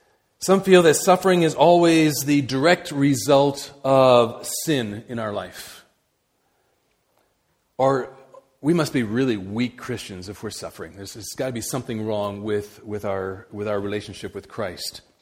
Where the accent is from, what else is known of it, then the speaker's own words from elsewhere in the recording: India; I was born and raised in India, and so I went to a boarding school for most of 12 years.